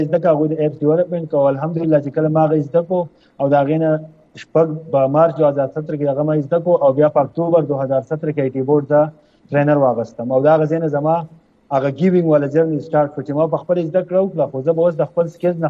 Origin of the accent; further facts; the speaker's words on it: Khyber Pakhtunkhwa, Pakistan; also born or lived in Peshawar; زه د سوات یم، اصل کې یو اوچت غونډې غر دی دغه ځای یم.